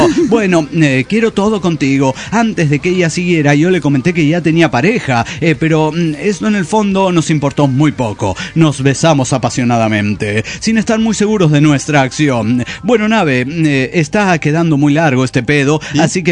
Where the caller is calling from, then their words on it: Cuenca, Azuay, Ecuador; de Cuenca, Ecuador.